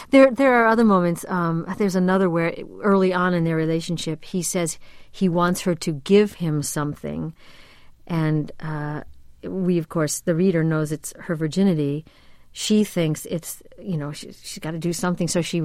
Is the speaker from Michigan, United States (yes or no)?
no; Long Island, New York, United States; I grew up on Long Island in late 60s, early 70s